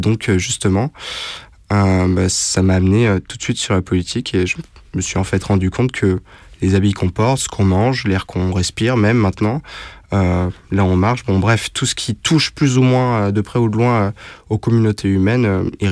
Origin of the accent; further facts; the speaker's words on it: Montrouge, Île-de-France, France; Et je viens d'une ville qui s'appelle Montrouge, qui est une ville plutôt, on va dire, classe moyenne sup, quelque part, avec un peu de mixité sociale.